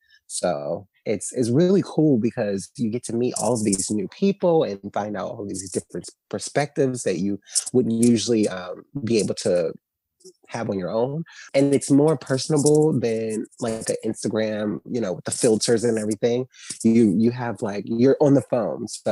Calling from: New York, United States; I'm calling from New York.

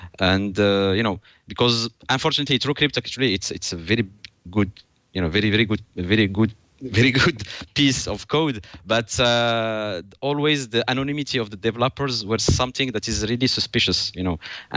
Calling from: Paris, Île-de-France, France; Well, I'm speaking from Paris, in near, actually, not far from Roland Garros.

